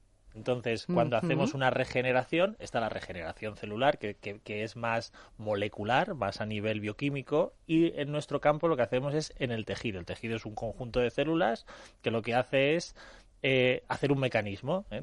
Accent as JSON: {"language": "Spanish", "town": "Alcalá de Henares", "region": "Community of Madrid", "country": "Spain", "tie": "born or raised there", "said": "yo soy alcalaíno. Nací en La Paz, Sí. Pero antes en mi época no había hospital en Alcalá, con lo cual venían aquí a Madrid a tenernos. Y nos volvíamos a Alcalá."}